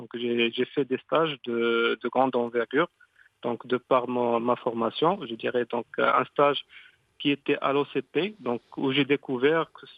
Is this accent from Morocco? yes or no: yes; Morocco; Donc moi, je suis un pur produit marocain.